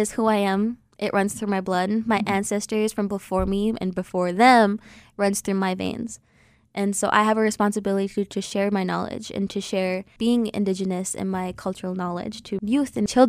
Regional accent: United States; I feel all the more proud that I am Native American and that I'm enrolled in Lehtik Band of Ojibwe, and I'm a U.S. citizen

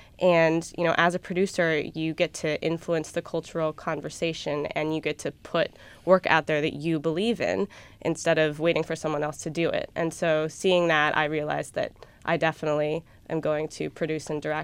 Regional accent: Los Angeles, California, United States; I grew up in Los Angeles, and growing up there, I was able to start working professionally at a young age in theater, film, and television

